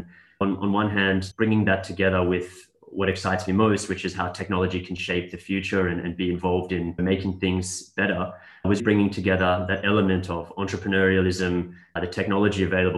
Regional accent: Australia; moved away; I'm originally from Australia, as I mentioned, and I started my career at KPMG, actually, in the private enterprise group.

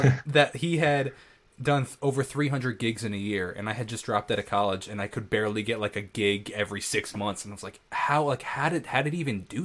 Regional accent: Northport, New York, United States; I'm a musician from Northport, New York.

